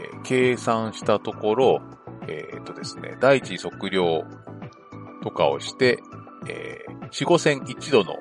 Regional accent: Sawara, Chiba, Japan; also born or lived in Kujukuri; 一応、生まれは九十九里町なんだけど、向こう入りして、香取市佐原ですね。

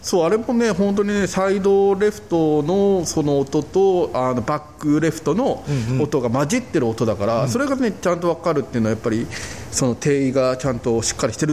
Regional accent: Chiba, Japan; born there; 僕がね千葉県生まれで千葉のね映画館をねいっぱい行ってきたんだけれどもね

